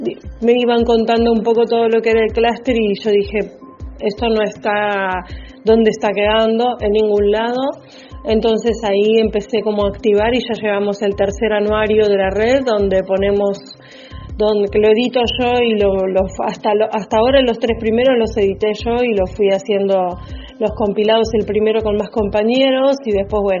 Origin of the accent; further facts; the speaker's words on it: Comodoro Rivadavia, Chubut, Argentina; now in Buenos Aires, Argentina; Tengo 46 años. Soy oriunda de la Patagonia, de Comodoro Rivadavia. Vivo en Buenos Aires hace muchos años ya.